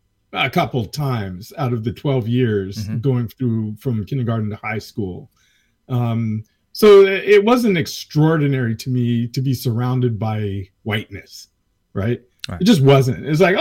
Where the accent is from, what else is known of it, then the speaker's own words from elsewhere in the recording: Placentia, California, United States; I didn't grow up in the South. I didn't grow up in the Midwest. Mm-hmm. I grew up in Placentia, California, where we're surrounded by migrant workers.